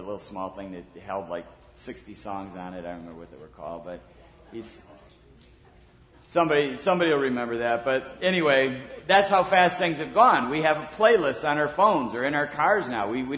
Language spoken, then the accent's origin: English; Woodhaven, Michigan, United States; I grew up in Woodhaven, Michigan, and in our public elementary school, we had Christmas concerts.